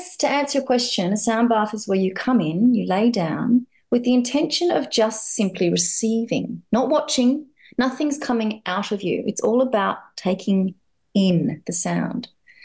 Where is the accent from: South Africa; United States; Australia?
Australia; first language English; You know, I'm English. I'm Australian, but I speak English. It's my first language.